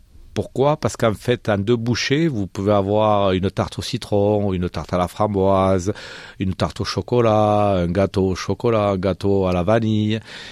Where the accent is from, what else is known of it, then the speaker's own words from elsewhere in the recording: Toulouse, Occitanie, France; also born or lived in Paris; je suis toulousain et donc j'ai appris, j'ai fait l'école hôtelière dans le sud de la France, mais j'ai vraiment appris mon métier à Paris. J'ai passé 10 ans à Paris